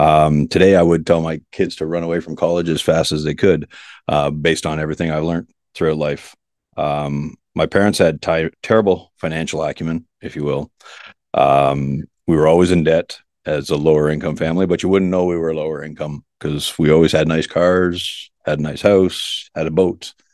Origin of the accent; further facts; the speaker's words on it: Canada; Born and raised in Canada. I think a lot of guys are aware of that. Grew up in a middle class, lower middle class family, I think would be a best description. Played hockey in Canada